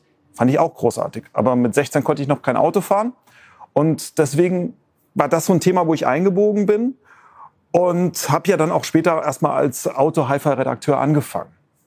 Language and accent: German; Rhineland-Palatinate, Germany; Also ich bin ja in der Nähe von Mainz aufgewachsen